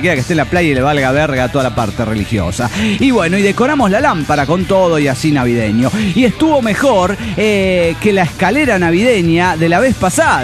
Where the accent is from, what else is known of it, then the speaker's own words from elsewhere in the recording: Saltillo, Coahuila, Mexico; de Saltillo, Coahuila, México.